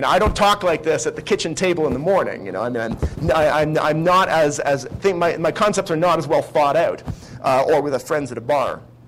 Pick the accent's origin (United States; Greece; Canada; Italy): Canada; I'm Canadian.